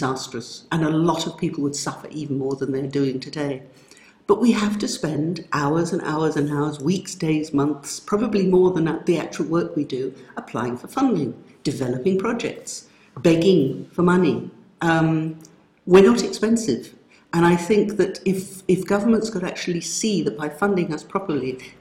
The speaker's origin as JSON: {"language": "English", "region": "London", "country": "United Kingdom", "tie": "born or raised there", "said": "I grew up in London from a theatre family."}